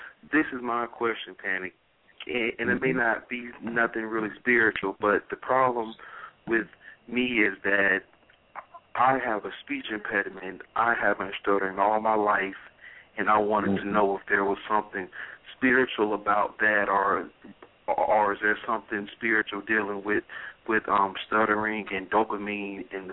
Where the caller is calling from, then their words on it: Palm Beach, Florida, United States; I'm calling from Palm Beach, Florida.